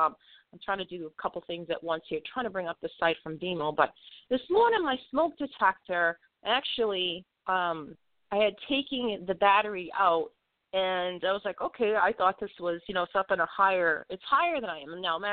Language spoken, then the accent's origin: English; Boston, Massachusetts, United States; accent: Bostonian; Even more so, even with my Bostonian accent.